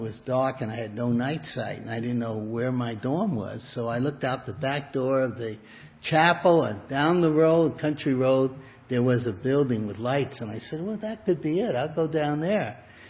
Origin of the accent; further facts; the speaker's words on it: Brooklyn, New York, United States; Now, I'm a boy from Brooklyn. I never saw a live cow in my life.